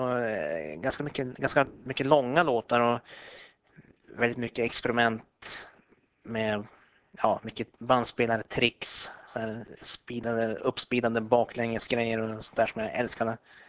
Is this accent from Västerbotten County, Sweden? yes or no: yes; Umeå, Västerbotten County, Sweden; Nej, jag är från Umeå.